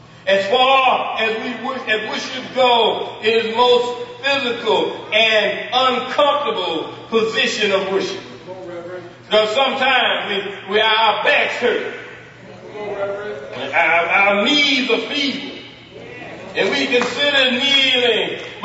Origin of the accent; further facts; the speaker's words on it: Texas, United States; And remember, I'm from Texas. Amen. So my pronunciation may not be the same as yours, but it's close enough.